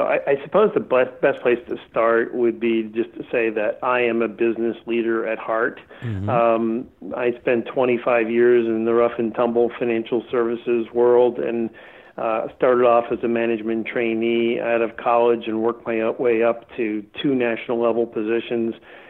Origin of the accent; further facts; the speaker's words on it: New York, United States; I grew up, as I mentioned, I grew up on Long Island.